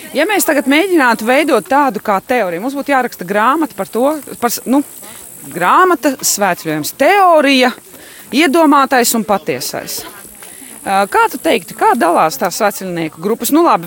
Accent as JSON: {"language": "Latvian", "region": "Vidzeme", "country": "Latvia", "said": "Būdama vidzemniece, es tev varu pateikt, nav visur vidzemē šāda betonka."}